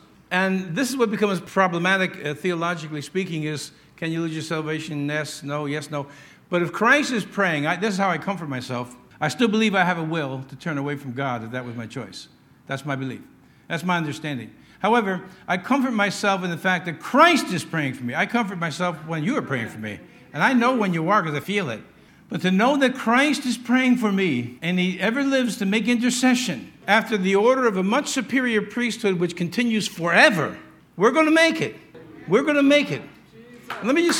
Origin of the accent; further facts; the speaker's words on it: New York, United States; But as a New Yorker, native New Yorker, when you're going against the flow, boom, people are bumping into you.